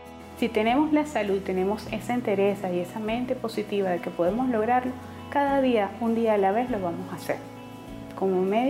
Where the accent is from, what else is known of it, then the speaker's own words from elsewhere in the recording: Venezuela; moved away as an adult; now in Bogotá, Colombia; médico gastroenterólogo, coach de salud y vida, soy venezolana y vivo en Bogotá desde hace ya 2 años y medio.